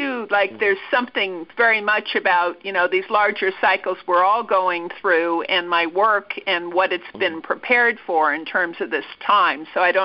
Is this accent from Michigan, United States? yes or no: no; Los Angeles, California, United States; I'm mostly from Los Angeles.